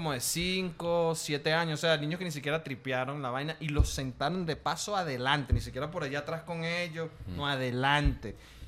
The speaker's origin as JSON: {"language": "Spanish", "country": "Mexico", "said": "Se ponen de, y yo soy mexicano."}